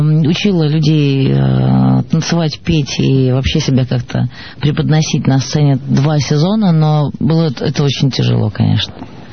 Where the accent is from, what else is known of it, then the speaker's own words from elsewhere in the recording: Saint Petersburg, Russia; Поэтому мы сыграем в Питере. Это мой родной город.